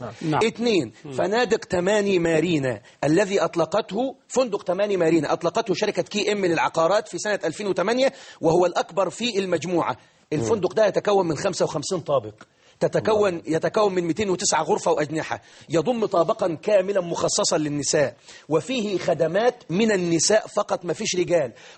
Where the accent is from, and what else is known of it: Egypt